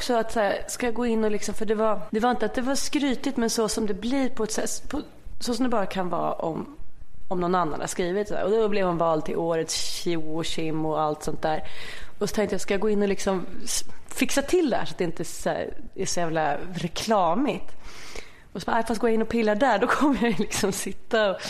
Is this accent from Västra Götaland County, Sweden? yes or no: no; Aspudden, Stockholm County, Sweden; jag minns på vår gård hemma i Aspudden, så alla andra barnen äldre.